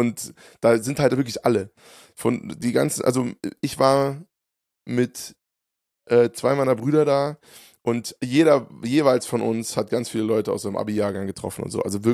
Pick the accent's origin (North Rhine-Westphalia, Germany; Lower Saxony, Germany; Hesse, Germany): Hesse, Germany; Hofheim; ich habe ja mal von Hofheim erzählt, meiner Heimatstadt